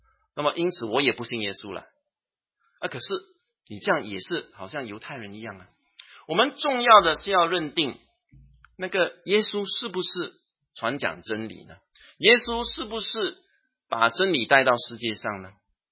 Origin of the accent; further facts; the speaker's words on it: Singapore; 我们新加坡人就讲，这样的孩子死脑